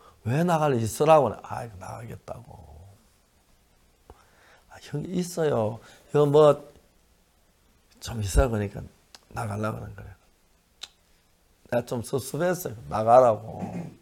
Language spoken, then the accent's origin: Korean; Seonsan, North Gyeongsang, South Korea; 내 고향이 선산인데